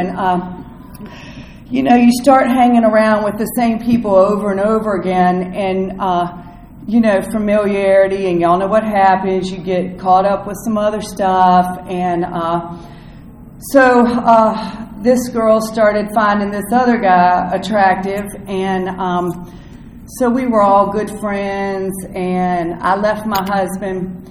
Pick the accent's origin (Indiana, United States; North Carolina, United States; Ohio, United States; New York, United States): North Carolina, United States; But I'm from North Carolina, if you can't tell from my accent.